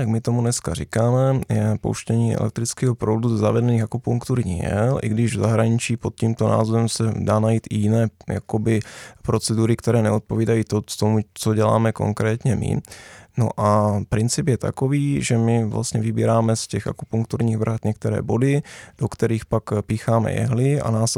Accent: Slovakia; now in Czech Republic; jsem tak trošku Čechoslovák, protože můj táta pochází z Valašska a moje máma teda ze Slovenska, ale původem jsem opravdu ze Slovenska, což je charakteristický to moje jméno.

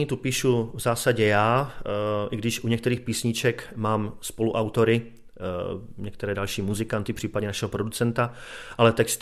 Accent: Brno, South Moravian Region, Czechia; jsme Brňáci

